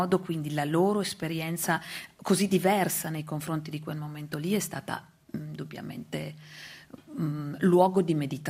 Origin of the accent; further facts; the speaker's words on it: Casale Monferrato, Piedmont, Italy; born there; io sono nata a Casale Monferrato, ma vivo nel sud, nel Basso Piemonte, in una zona che ha dato tantissimo alla Resistenza.